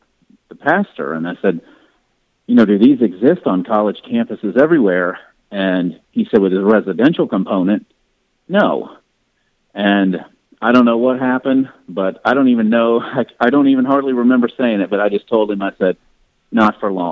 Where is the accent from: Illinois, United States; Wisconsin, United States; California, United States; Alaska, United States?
Illinois, United States; now in Dallas, United States; So I grew up, I'm in Dallas now, but I grew up in the Midwest in Illinois.